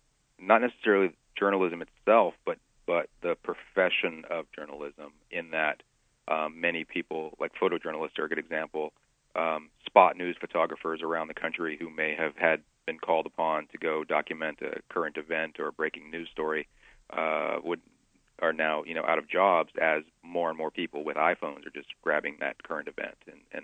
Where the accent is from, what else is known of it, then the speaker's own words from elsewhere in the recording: New Orleans, Louisiana, United States; I grew up in New Orleans, and when Katrina came ashore, obviously she wrecked most of where I grew up